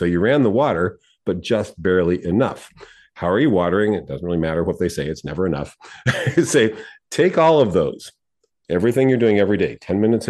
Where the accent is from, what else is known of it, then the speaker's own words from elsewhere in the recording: San Diego, California, United States; also born or lived in Los Angeles; Growing up in San Diego, in Los Angeles, it had the same situation. September is when there's a shift in the weather. We got our highest temperatures in September in San Diego, and not June.